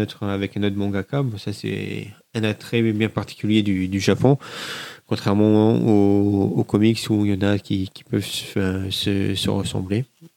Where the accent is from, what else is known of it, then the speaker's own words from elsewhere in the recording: France; C'est un peu comme de chez nous en France, où on n'ose pas vraiment dire que nous sommes geeks.